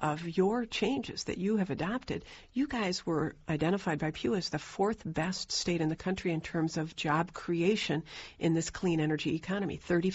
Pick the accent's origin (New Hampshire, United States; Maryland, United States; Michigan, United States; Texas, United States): Michigan, United States; I'm a Democrat from Michigan.